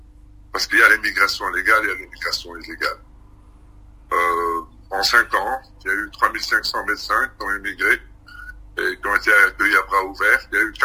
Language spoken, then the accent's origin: French; Tunisia; qu'est-ce que nous en tant que Tunisiens qui habitant en Tunisie, que ce soit gouvernement ou non